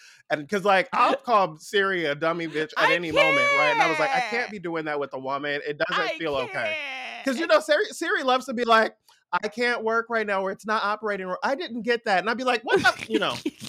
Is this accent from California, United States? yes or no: yes; Inglewood, California, United States; I live in Ladera Heights. Okay. You know, I grew up in Inglewood.